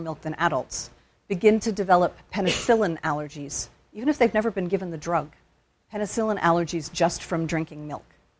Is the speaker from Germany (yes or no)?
no; England, United Kingdom; now in United States; I grew up in England, and in the 50s, 60s, I assume 70s, when I was a kid in the 70s